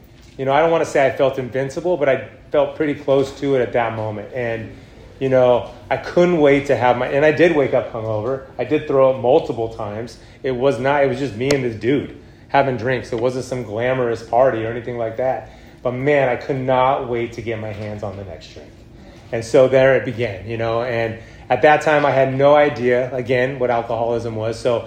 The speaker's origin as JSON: {"language": "English", "town": "Lompoc", "region": "California", "country": "United States", "tie": "born or raised there", "also_born_or_lived": "Orange County", "said": "I came up to the Central Coast. I grew up in Lompoc actually."}